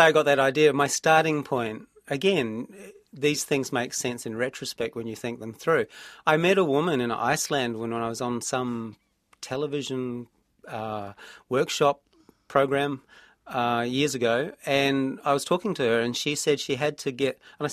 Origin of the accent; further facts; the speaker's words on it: Australia; now in New Zealand; I also felt I had a certain advantage as an Australian coming to New Zealand in that I didn't bring any baggage with me.